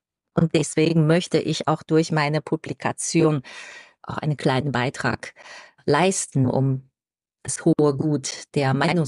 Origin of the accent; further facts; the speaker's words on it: China; German is a second language; also born or lived in Germany; erstens ist es meine Heimat und ich habe in China auch meine neue Liebe gefunden und ich genieße mein privates Leben hier.